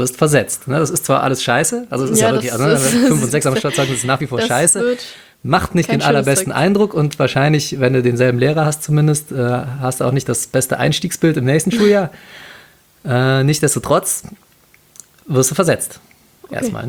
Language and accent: German; Cologne, North Rhine-Westphalia, Germany; sogar als Kölner und Karnevalist